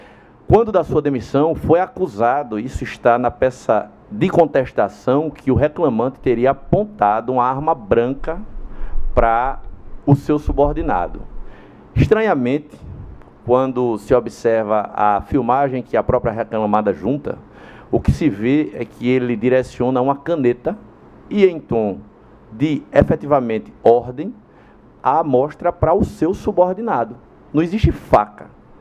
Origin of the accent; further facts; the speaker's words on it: União dos Palmares, Alagoas, Brazil; eu venho do interior do Estado e União dos Palmares, muito feliz da minha terra